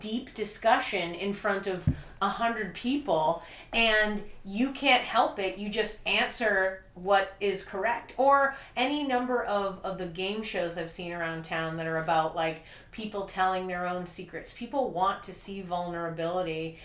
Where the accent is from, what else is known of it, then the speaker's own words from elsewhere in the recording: Boston, Massachusetts, United States; And she's from Boston. I'm from Boston.